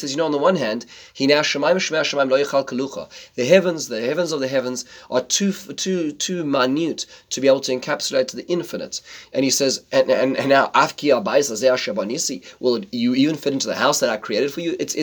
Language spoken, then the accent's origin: English; South Africa; I grew up in South Africa, and you face Tzafon.